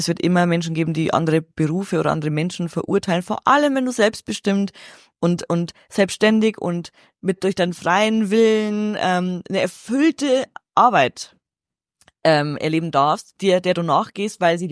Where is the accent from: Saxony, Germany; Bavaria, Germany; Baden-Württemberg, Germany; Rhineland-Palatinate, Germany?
Bavaria, Germany; Regensburg; und bei uns ich komme aus Regensburg, wir haben ein Stadion mit 15.000 Plätzen